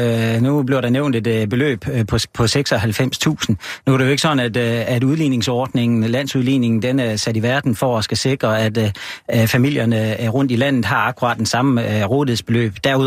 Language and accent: Danish; Lemvig, Central Denmark Region, Denmark; der er jo forskel på, om man har over 1000 indbyggere per kvadratkilometer, som Albertslund eller Lemvig, hvor jeg kommer fra, hvor vi taler 40.